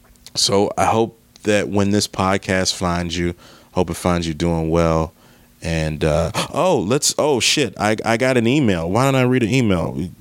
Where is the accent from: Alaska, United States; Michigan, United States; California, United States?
Michigan, United States; now in Philadelphia, United States; I'm from Michigan, but I've lived in Philadelphia for the past 2 years or so. We don't have Wegmans in Michigan